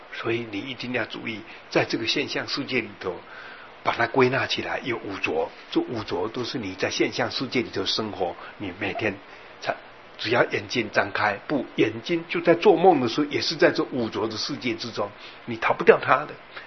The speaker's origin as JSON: {"language": "Chinese", "region": "Yilan County", "country": "Taiwan", "tie": "born or raised there", "said": "我发觉我回去我的家乡啊宜兰变化一样很大。而且更有趣的事情是，我以前小的年轻的时候住的那个矮房子哈"}